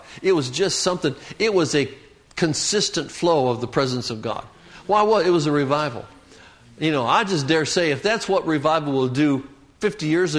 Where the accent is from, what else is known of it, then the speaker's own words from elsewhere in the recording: Michigan, United States; I grew up in Michigan, so I'd say like trying to walk in snow.